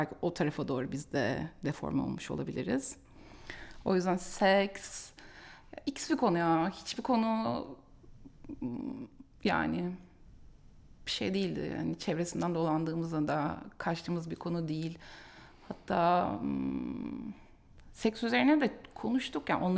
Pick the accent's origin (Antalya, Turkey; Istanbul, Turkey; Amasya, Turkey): Istanbul, Turkey; İstanbul'da doğdum, büyüdüm. Küçük bir çekirdek aile. Tek çocuğum, kardeşim yok. İşçi bir ailede büyüdüm. Çok çalışan, az kazanan bir anne babanın çocuğu olarak.